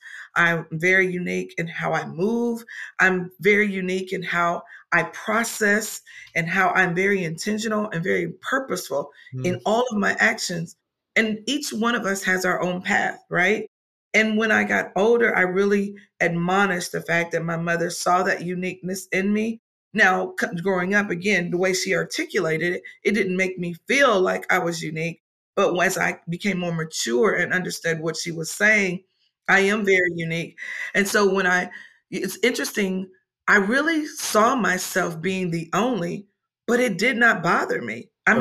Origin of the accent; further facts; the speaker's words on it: Trotwood, Ohio, United States; now in Houston, United States; Trotwood, Ohio. Trotwood, Ohio.